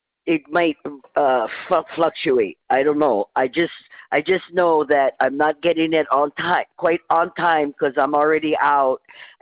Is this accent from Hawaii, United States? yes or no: yes; Hawaii, United States; I grew up in Hawaii, and it's generally a warmer temperature, right, all year round.